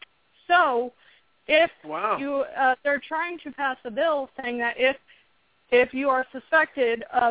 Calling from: Texas, United States

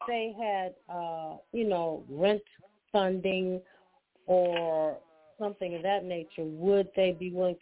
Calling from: Chicago, Illinois, United States

